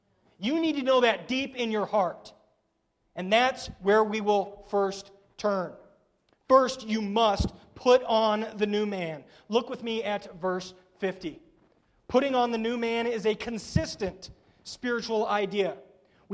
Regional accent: United States; You see, as American consumerists, we think essentially to ourselves, what can Christianity do for me?

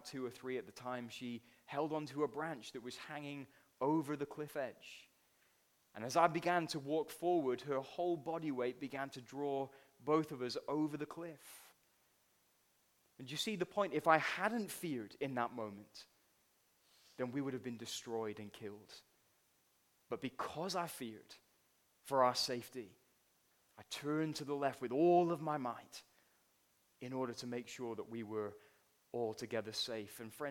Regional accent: England, United Kingdom; So as English people do, we gave each other a sheepish nod and stood there awkwardly for 5 minutes in total silence.

